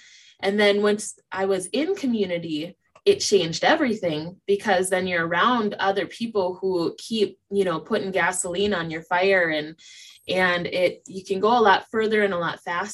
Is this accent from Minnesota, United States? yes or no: yes; Detroit Lakes, Minnesota, United States; I grew up in Detroit Lakes, Minnesota, which is northern Minnesota as well.